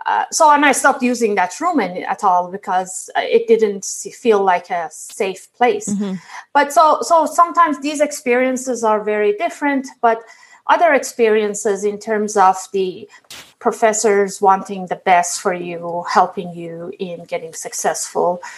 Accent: Iran; now in Canada; I am an immigrant to Canada, and I grew up in Iran.

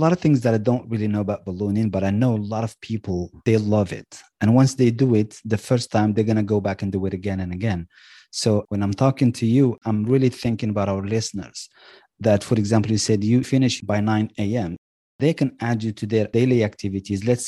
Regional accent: Marrakesh, Marrakesh-Safi, Morocco; I know Marrakesh is very busy. I am from Marrakesh and I love the city. It's a happening city. It's a trend city.

